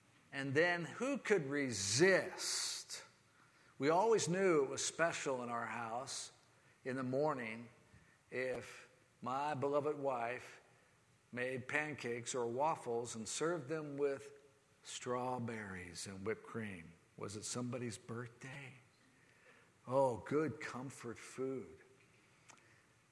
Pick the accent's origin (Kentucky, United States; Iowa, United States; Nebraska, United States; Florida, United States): Florida, United States; I'm from Florida. Okay? Southern boy, northern girl.